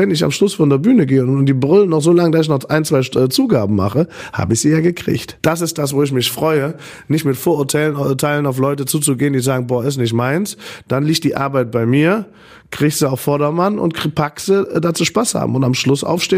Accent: North Rhine-Westphalia, Germany; ich komme ja gar nicht aus Köln, wäre schon gut 20 Jahre her, aber ich komme ja ursprünglich eigentlich bei Ründer oder so einem kleinen Dörfchen aus dem Bergischen rum.

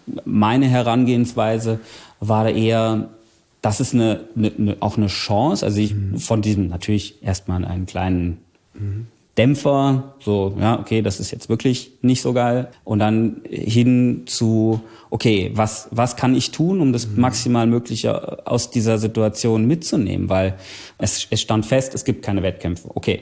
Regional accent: Bad Wildungen, Hesse, Germany; In meiner Heimatstadt in Bad Wildungen wollte man das Bad schließen

